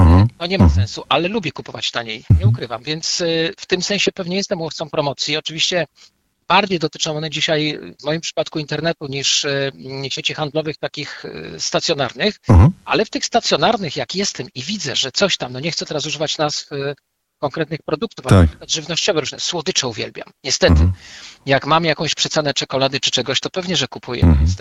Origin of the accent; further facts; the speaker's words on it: Kraków, Lesser Poland, Poland; Wie pan, ja jestem z Krakowa, to do czegoś jednak obliguję.